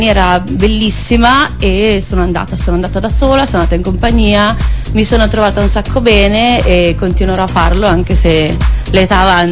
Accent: Milan, Lombardy, Italy; Mentre invece io arrivo da Milano.

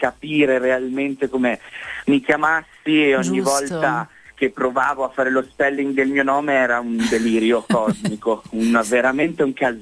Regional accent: Villa Fontana, Veneto, Italy; diciamo che il mio paese, da dove arrivo, la storia comunque della mia vita, il mio papà napoletano che si sposta per militare

